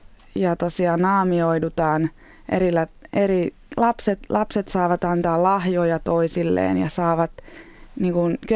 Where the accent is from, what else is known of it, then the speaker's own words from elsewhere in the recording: Ramat Gan, Tel Aviv District, Israel; also born or lived in Haifa; mä synnyin Haifassa ja me muutimme sitten tuonne Tel Avivin lähelle Ramat Ganiin. Ja siellä olen asunut ja kiertelimme paljon Israelia ja sukulaiset.